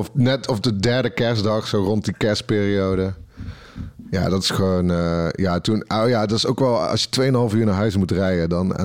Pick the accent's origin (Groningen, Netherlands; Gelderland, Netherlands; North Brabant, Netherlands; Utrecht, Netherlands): North Brabant, Netherlands; ik heb ook wel als Brabander dat ik dan in Noord-Holland, dan voel ik me meer alien